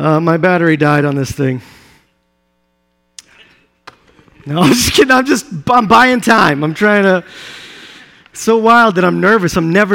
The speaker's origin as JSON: {"language": "English", "town": "Sherman", "region": "Texas", "country": "United States", "tie": "born there", "said": "Speaking of birth, I was born in Sherman, Texas. Hold your applause. We moved around a lot and somehow always managed to find the ghettos of wherever we moved to."}